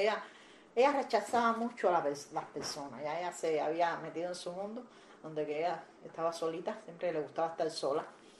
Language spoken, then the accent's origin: Spanish; Havana, Cuba; No, yo soy de La Habana.